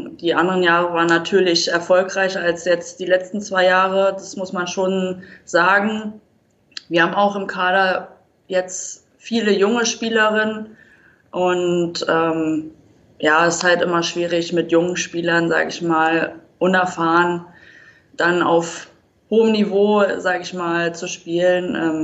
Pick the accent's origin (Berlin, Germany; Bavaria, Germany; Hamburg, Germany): Berlin, Germany; now in Wiesbaden, Germany; Also, so wirklich Hessin würde ich mich jetzt nicht einschätzen. Also, für mich blutet immer noch Berlin. Da will ich auch wieder zurück.